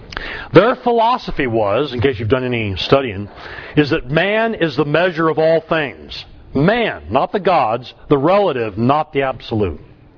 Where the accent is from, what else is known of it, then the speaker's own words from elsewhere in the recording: United States; because I'm an American, I'm biased, so I think America is the third greatest nation that's ever been on this earth.